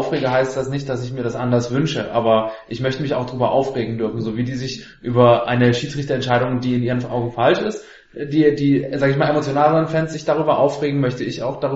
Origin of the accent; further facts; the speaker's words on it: Dresden, Saxony, Germany; wo ich aufgewachsen bin in Dresden